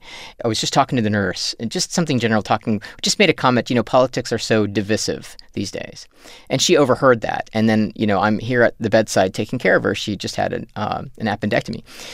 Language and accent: English; Kenya; born there; moved away; no, I was born in Africa. That's where I was born, in Kenya. I was not born here, you know.